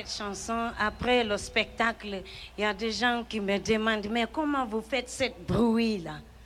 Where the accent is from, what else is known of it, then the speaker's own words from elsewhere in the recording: South Africa; Les colonisateurs de chez nous, en Afrique du Sud, appellent cette chanson